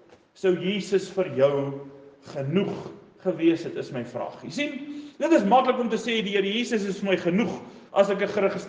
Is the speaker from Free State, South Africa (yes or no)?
yes; Bothaville, Free State, South Africa; ek het groot geword in Botawil, my pa was 'n predikant, hy het nou in 'n ander kerk, maar hy was 'n predikant, en ek het 'n pastorie groot geword